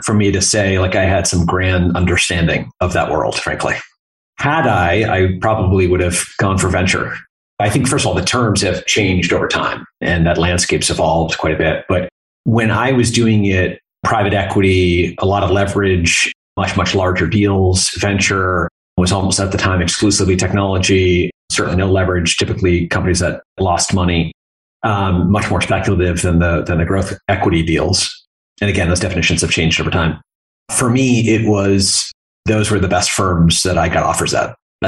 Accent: Vermont, United States; So I am from Vermont originally. Grew up there, went to college down at Duke.

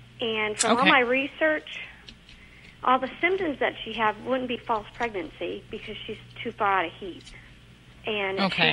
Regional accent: Georgia, United States; now in Louisville, United States; Yeah, well, I'm from Georgia.

